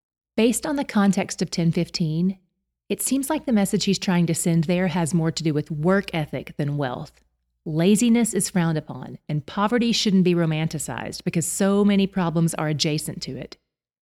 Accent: the South, United States; And I grew up in the South where they say it this way, You can't pour it out without getting a little on you.

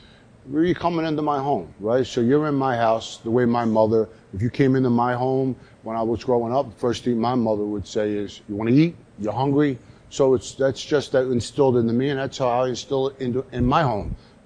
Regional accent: Philadelphia, Pennsylvania, United States; I lived, we grew up in South Philly. My father and my mother had my mother's mother living with us.

